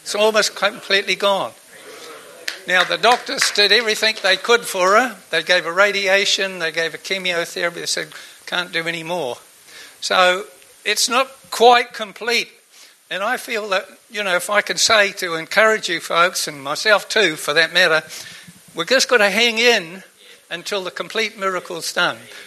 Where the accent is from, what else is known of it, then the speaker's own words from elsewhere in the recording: Levin, Manawatū-Whanganui, New Zealand; By the way, I'm from Levin. God's moving in Levin, friends.